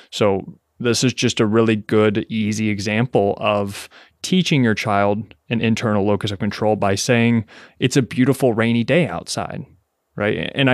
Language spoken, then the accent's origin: English; Kentucky, United States; moved away as an adult; also born or lived in Lexington, Kentucky; now in New York City, United States; I was born and raised in Kentucky, right? In a 20,000 person small town. And then I moved to Lexington, Kentucky for college to go to university.